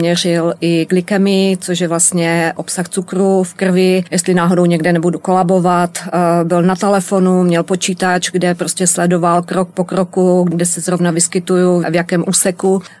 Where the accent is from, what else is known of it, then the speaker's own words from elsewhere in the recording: Olomouc, Olomouc Region, Czechia; Vyrůstala jsem v Olomouci a Olomouc tenkrát bylo vojenské město